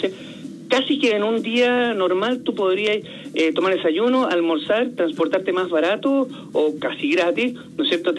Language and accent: Spanish; Chile; acá en Chile, en el fondo nosotros volviendo a nuestro país